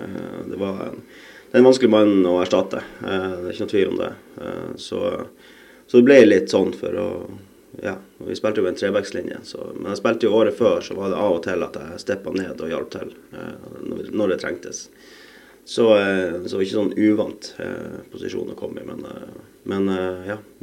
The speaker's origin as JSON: {"language": "Norwegian", "town": "Birmingham", "region": "West Midlands", "country": "United Kingdom", "lives_now": "Norway", "said": "jeg er jo halvt engelsk, så jeg har jo vokst opp i Norge og i England. Så det er jo, faren min er engelsk og jeg er fra Birmingham i England."}